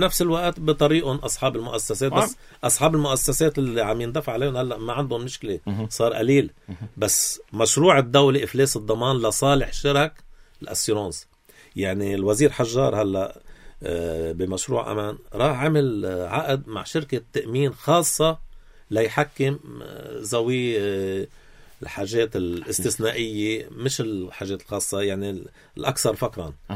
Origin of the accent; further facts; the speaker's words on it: Lebanon; نحن كلبنانية